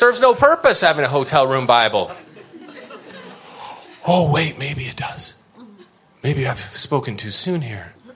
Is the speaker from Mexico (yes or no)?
no; Canada; now in United States; I'm a Canadian. I'm a carbon-based life form Canadian human who am happy to be here. I'm allowed to be here. I also have a green card.